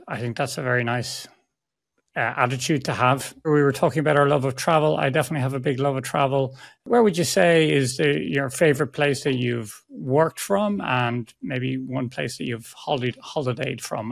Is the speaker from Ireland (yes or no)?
yes; Ireland; that's the great thing about being Irish. If I was English, you'd expect me to be well-spoken. If I was German, you'd expect me to be smart. But if Irish, you just have a beer with someone